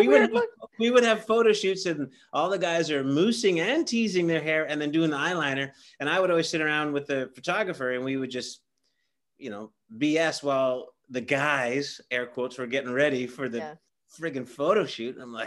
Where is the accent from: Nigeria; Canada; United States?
Canada; since I'm Canadian